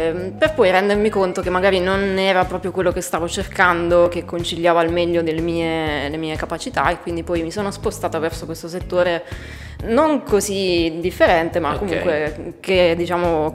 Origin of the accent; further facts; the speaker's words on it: Abruzzo, Italy; Sono di origine abruzzese, ma ormai vivo stabilmente a Milano